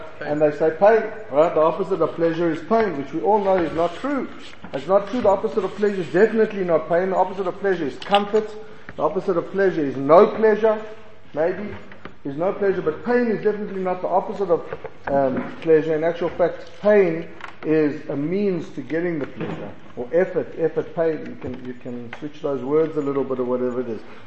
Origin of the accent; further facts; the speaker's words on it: South Africa; I come from South Africa, so I'll speak about what I enjoy.